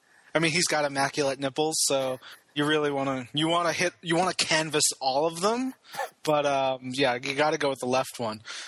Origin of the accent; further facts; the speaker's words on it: New York, United States; I grew up on Long Island, same as Ron